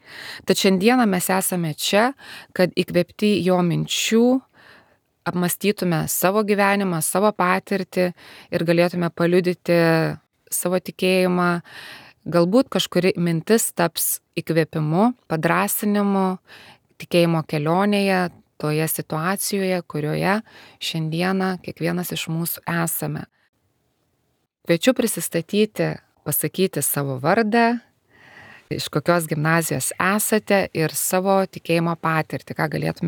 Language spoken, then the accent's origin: Lithuanian; Šiauliai, Šiauliai County, Lithuania; Esu iš Šiaulių, dirbu trijose gimnazijose